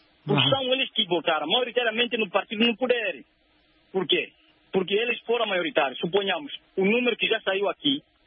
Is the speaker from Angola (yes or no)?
yes; Angola; Mas o meu ponto que me preocupa como angolano, cidadão